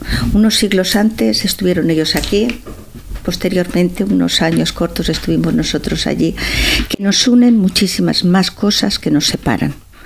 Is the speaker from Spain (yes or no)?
yes; Alcoy, Valencian Community, Spain; also born or lived in Madrid; now in El Campello, Spain; Soy de Alcoy y bueno, pues viví a lo largo de 33 años en Madrid. Y actualmente, bueno, pues desde siempre, yo conocí Campello, empecé a bajar a veranear a los 7 años.